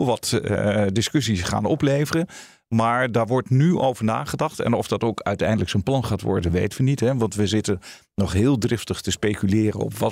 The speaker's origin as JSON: {"language": "Dutch", "country": "Netherlands", "said": "Maar ik werd als Nederlandse stafofficier daar op dat hoofdkwartier. Als Nederlanders werden we eigenlijk als free riders beschouwd."}